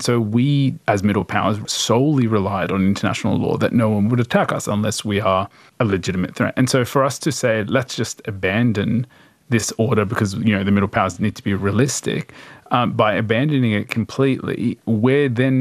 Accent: Australia; the road we're going to go down is going to be very problematic for us as an Australian, as a middle power

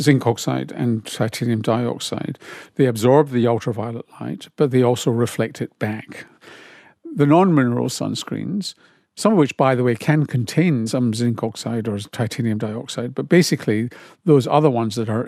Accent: Glasgow, Scotland, United Kingdom; When I grew up in Glasgow, it wasn't such a big deal.

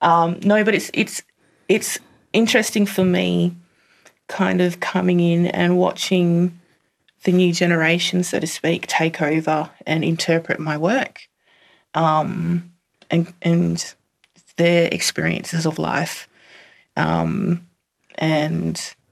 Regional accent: Western Australia, Australia; I'm from Western Australia. My mum is from the Kimberley, so Jarul and Bunuba country, which is Horse Creek and Fitzroy Crossing, and my dad is from Mandurah, Pinjarra, so Binjarab area.

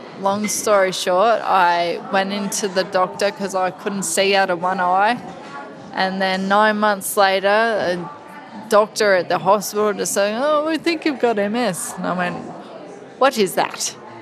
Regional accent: Clifton Springs, Victoria, Australia; I've grown up on the Bellarine Peninsula, so I was from Clifton Springs originally. But then my now husband, brought me over here to Point Lonsdale and in Queenscliff area about 16 years ago

